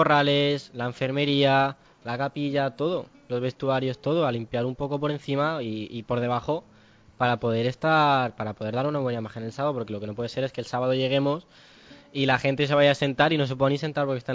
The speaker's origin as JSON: {"language": "Spanish", "town": "Santoña", "region": "Cantabria", "country": "Spain", "said": "yo soy de Santoña"}